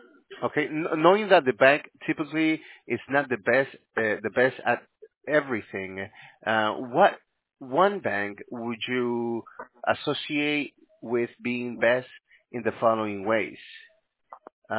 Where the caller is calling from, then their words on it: California, United States; We're in California.